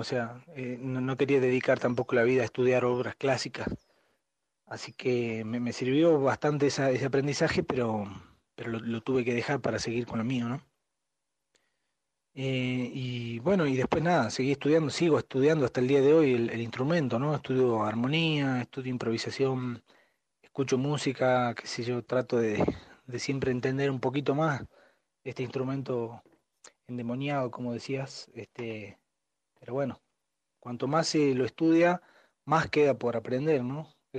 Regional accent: Tilcara, Jujuy, Argentina; moved away as an adult; also born or lived in Buenos Aires; nací en San Salvador de Jujuy. Me crié en Tilcara, en el pueblo de Tilcara, en la quebrada de Humahuaca, hasta los 12 años, y luego viví en San Salvador de Jujuy

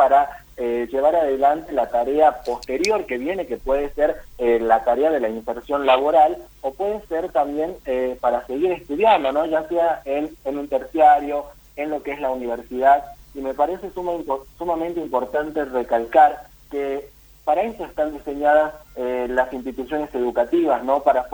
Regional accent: San José de Metán, Salta, Argentina; moved away as an adult; now in Tucumán, Argentina; Tuve que salir de la provincia de Salta para poder seguir mi carrera, para poder seguir lo que me apasiona, porque en la provincia de Salta, especialmente en la ciudad de San José de Netán, no contamos con una carrera de abogacía

